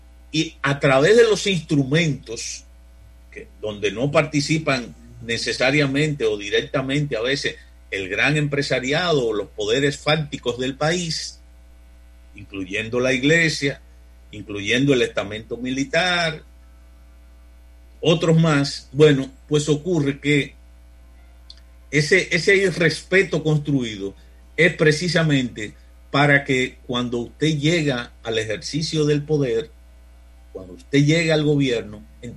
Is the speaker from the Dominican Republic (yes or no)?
yes; Dominican Republic; para que efectivamente la convivencia de todos nosotros como pueblo dominicano, en este caso, realmente se preserve.